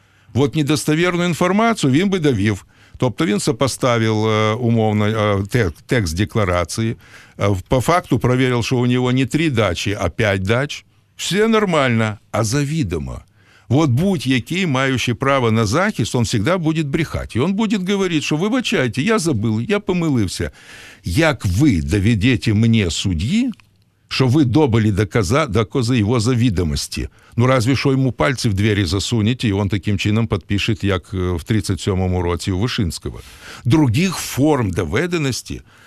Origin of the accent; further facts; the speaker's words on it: Moldova; also born or lived in Odesa; Я ж з Молдови і вивчав в школі доволі ні українською